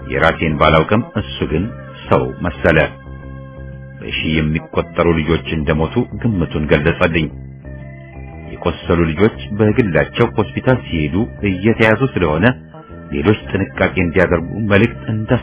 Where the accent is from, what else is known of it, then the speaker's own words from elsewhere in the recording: Addis Ababa, Ethiopia; ተወልጄ ያደግኩባት አዲስ አበባ እንደዚያን ቀን ሆና አይቻት አላውቅም።